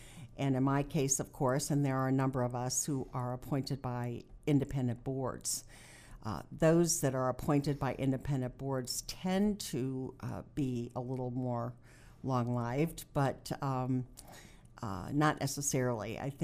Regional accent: St. Louis, Missouri, United States; I grew up in the St. Louis area in West County before it was West County. At that time, it was pretty much country.

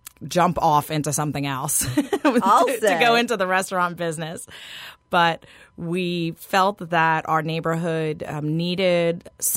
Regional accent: New York, United States; now in New Orleans, United States; I grew up in New York. Maybe that's my, you know, kind of leftover love of New York diners

